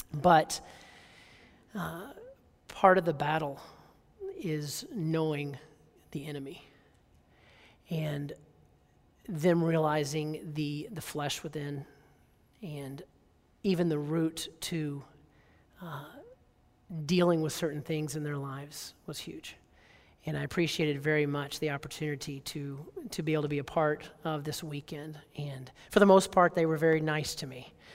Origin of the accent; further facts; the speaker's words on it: Alabama, United States; now in North Carolina, United States; Of course, I have lived in North Carolina for a while. I grew up in Alabama, so it's even worse.